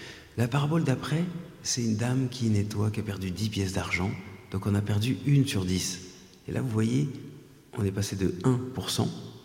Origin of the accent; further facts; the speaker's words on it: Ars, Auvergne-Rhône-Alpes, France; moi, je viens d'Ars